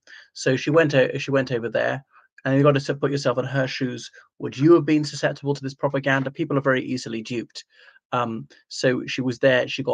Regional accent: Ireland; from Ireland, so welcome back to my channel.

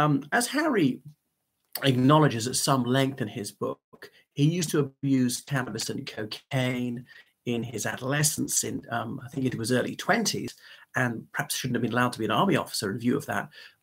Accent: Ireland; from Ireland in a chilly room.

